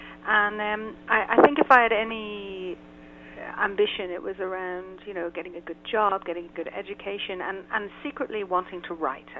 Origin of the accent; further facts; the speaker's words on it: Ireland; now in Israel; I'm based in Israel. Uh-huh. I'm originally from Ireland, so I'm quite an international, certainly an international sound.